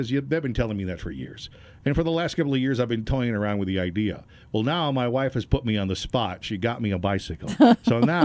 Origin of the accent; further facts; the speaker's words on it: McAllen, Texas, United States; You know, back for when I'm from South Texas, and specifically from McAllen.